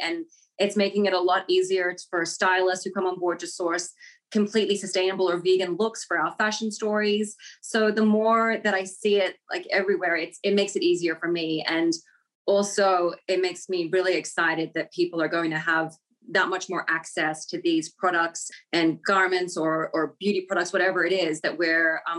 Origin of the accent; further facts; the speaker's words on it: Australia; I'm across the world. I haven't seen them. I'm Australian. I haven't seen my family for, almost 2 years.